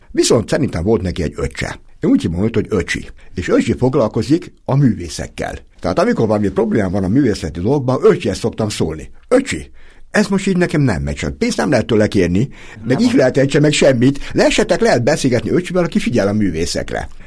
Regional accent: Subotica, Vojvodina, Serbia; Az igazság, hogy szabadkai vagyok, és gimista koromban már megjelentek novellácskáim

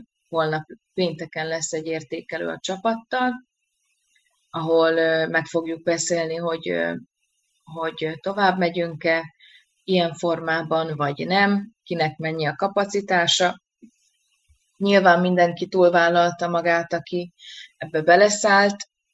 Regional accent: Szabolcs-Szatmár-Bereg, Hungary; Szabolcs, Szatmár, Bereg megye. Uh-huh. Én onnan származom, én itt élek, itt dolgozom

